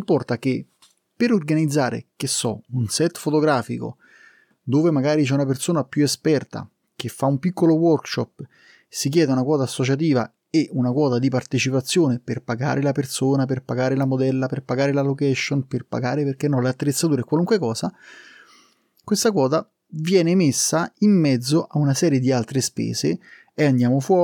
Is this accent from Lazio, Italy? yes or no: yes; Rome, Lazio, Italy; lui è di Roma, io sono di Roma